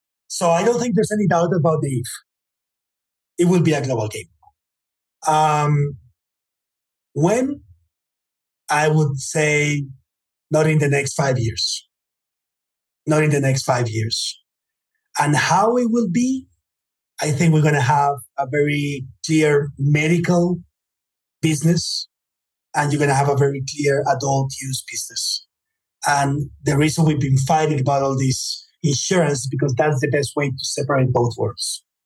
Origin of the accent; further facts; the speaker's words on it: United States; born there; I was born in the United States, by the way.